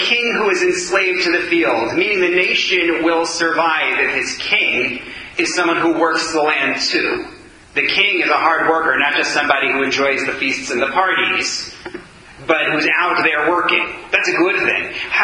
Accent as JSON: {"language": "English", "region": "New York", "country": "United States", "tie": "born or raised there", "said": "I grew up in New York"}